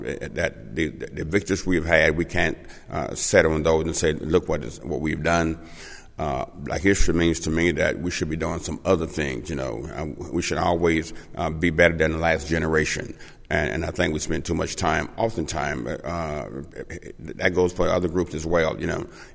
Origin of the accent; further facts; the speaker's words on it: Biloxi, Mississippi, United States; I was born and raised here in Biloxi. I'm a dyed-in-the-wood Biloxi boy.